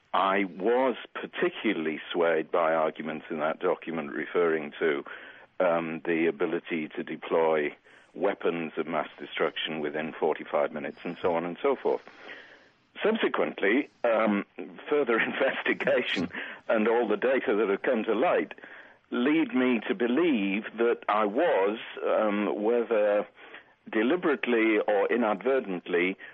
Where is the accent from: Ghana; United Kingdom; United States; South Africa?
United Kingdom; I am a Brit, and I return to the UK tomorrow.